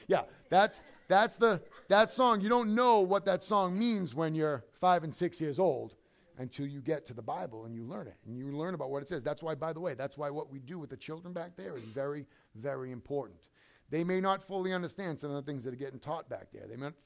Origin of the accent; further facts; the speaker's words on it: United States; I'm an American and I love this country.